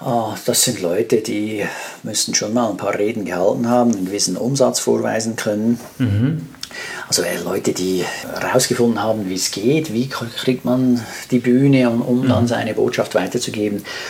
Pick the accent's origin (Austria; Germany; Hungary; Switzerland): Switzerland; ein Apero, wie wir es bei uns in der Schweiz nennen